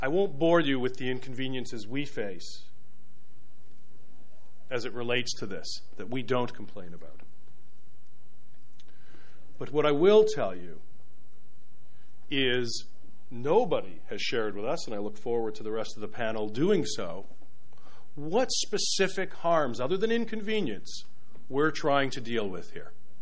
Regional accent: Canada; we're both Canadian, so it's okay.

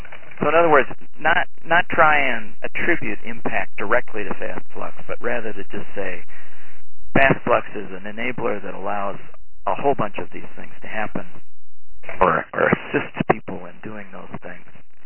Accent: Ireland; And I'm trying to say this in a succinct way, and being Irish, that's really difficult

